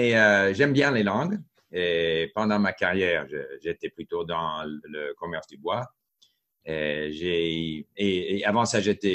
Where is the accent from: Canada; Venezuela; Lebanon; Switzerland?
Canada; Montreal, Quebec; French is a second language; also born or lived in France; j'ai grandi à Montréal, mais Montréal, à l'époque, c'était une ville divisée, anglais-français